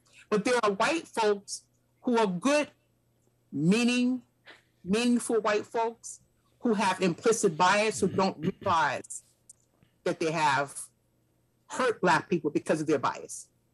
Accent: New York City, New York, United States; I am from New York City.

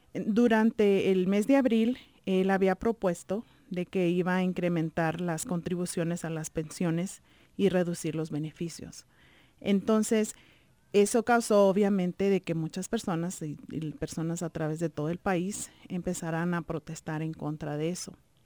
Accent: Granada, Nicaragua; como por ejemplo yo soy de Granada.

